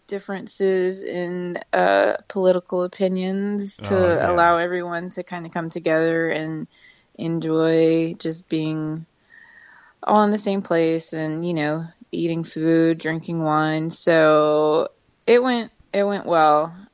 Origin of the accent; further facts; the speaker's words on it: Louisiana, United States; also born or lived in Birmingham, Alabama; Well, I was born in Birmingham, but my family relocated to Louisiana when I was 2 years old. So Louisiana is really where I grew up and spent, all my formative years.